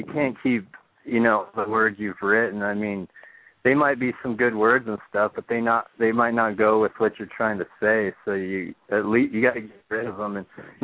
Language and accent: English; Cheyenne, Wyoming, United States; I spent so many years growing up in Cheyenne and got into drugs and did so much bad shit, and it's like a nowhere place where all this weird, crazy shit happens.